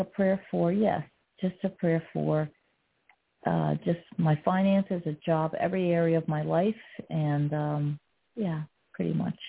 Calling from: New Jersey, United States; I'm from New Jersey.

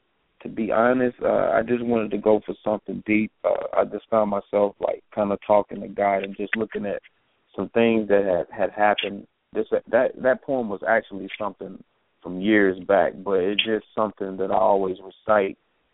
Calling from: Cincinnati, Ohio, United States; Going under chemist, coming from Cincinnati this afternoon, this evening.

